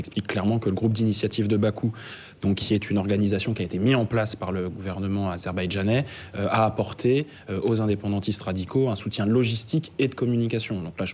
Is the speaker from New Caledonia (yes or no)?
yes; New Caledonia; On est pourtant de Calédoniens, pareil, bon, c'est comme ça.